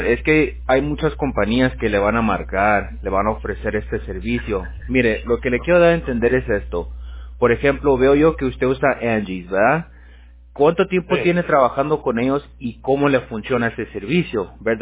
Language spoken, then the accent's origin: Spanish; United States; yo soy bilingüe, ¿verdad? Crecí yo, pues aquí en Estados Unidos.